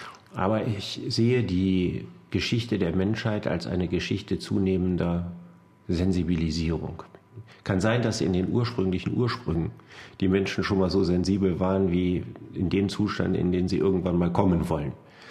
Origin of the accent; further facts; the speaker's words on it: Solingen, North Rhine-Westphalia, Germany; Ich wäre als Kind viel lieber in Köthen aufgewachsen als in Solingen.